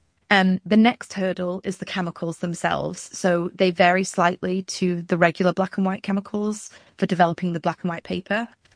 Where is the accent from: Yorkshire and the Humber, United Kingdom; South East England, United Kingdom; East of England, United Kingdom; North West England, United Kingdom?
North West England, United Kingdom; Manchester; now in Canada; So I'm from Manchester in the UK originally, and I moved to Canada in around this time in 2021.